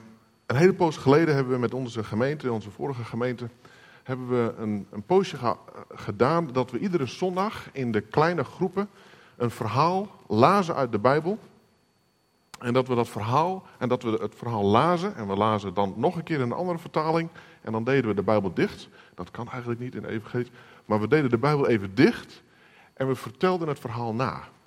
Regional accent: Friesland, Netherlands; now in Den Bosch, Netherlands; Ik ben inderdaad niet van hier. Ik ben in Friesland geboren en opgegroeid in een gezin met 5 kinderen.

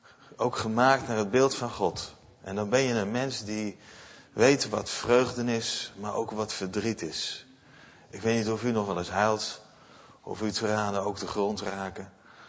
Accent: Eindhoven, North Brabant, Netherlands; Ik ben dat niet gewend. Ik kom uit Eindhoven en daar zitten we wat dichter op elkaar.

